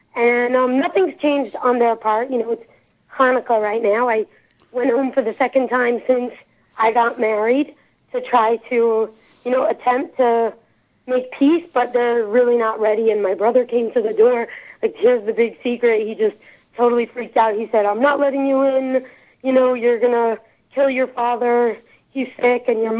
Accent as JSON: {"language": "English", "town": "Crown Heights", "region": "New York", "country": "United States", "tie": "born or raised there", "said": "What happened is I grew up in Crown Heights, Lubavitch family, Orthodox Jews, and I married someone outside of the faith who is also an African-American."}